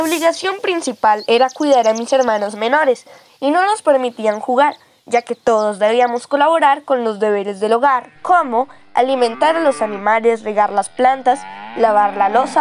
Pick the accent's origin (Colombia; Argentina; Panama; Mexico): Colombia; Villapinzón, Cundinamarca; born there; Tengo 73 años y nací en Villa Pinzón en el año de 1950. Soy la mayor de 10 hermanos